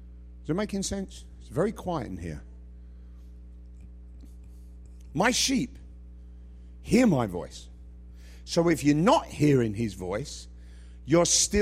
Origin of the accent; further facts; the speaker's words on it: England, United Kingdom; I was raised in England.